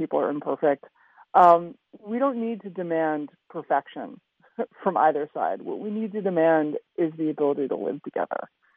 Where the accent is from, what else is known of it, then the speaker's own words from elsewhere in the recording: New York, United States; now in Washington, United States; I was raised on the Upper West Side of New York, and I live in Washington D.C., which is a pretty secular place.